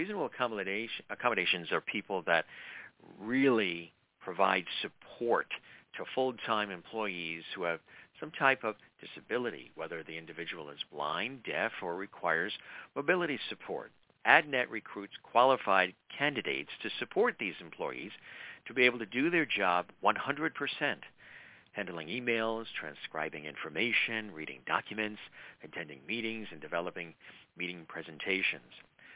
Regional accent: Long Island, New York, United States; and we grew up on Long Island, so we always went into Shea Stadium.

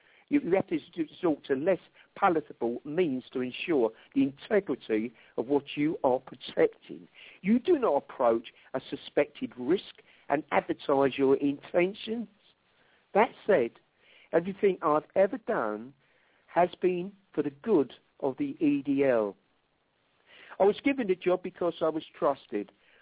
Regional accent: England, United Kingdom; Don't forget, we are English and black humour comes naturally to us.

